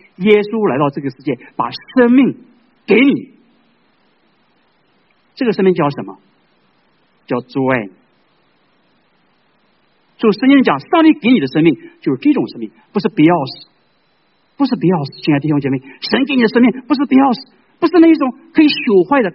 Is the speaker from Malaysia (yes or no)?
no; China; 我们中国人有人理错误的理解